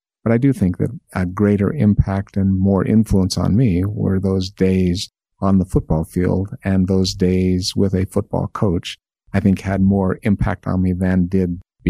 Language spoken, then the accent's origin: English; Kanosh, Utah, United States; also born or lived in Salt Lake City; I was born in Salt Lake City, but my father obtained his district in Kanosh when I was 5 years old. And so all of my education, my primary years through high school, were in Kanosh, mm-hmm.